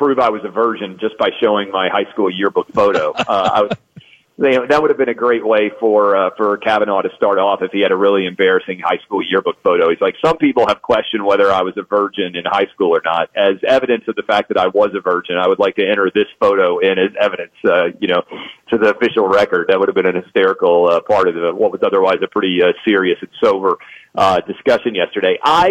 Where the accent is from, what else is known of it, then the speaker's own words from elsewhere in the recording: Goodlettsville, Tennessee, United States; We grew up in Goodlettsville, Tennessee, and went to public school K through 12.